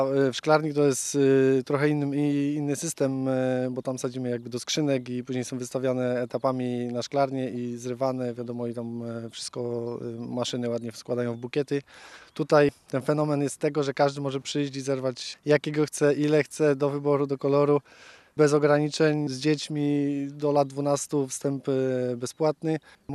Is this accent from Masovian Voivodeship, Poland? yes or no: no; Świętokrzyskie Voivodeship, Poland; Ja z małżonką pochodzimy z południa Polski, ze Świętokrzyskiego. Przeprowadziliśmy się tutaj właśnie po to, aby uprawiać tulipan dla tej firmy.